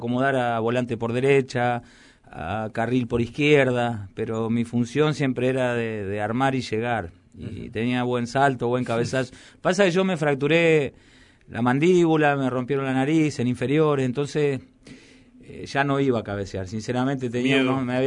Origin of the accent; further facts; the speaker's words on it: Cafferata, Santa Fe, Argentina; es Caferata, somos 1500 habitantes, 1300, es mi pueblo ese.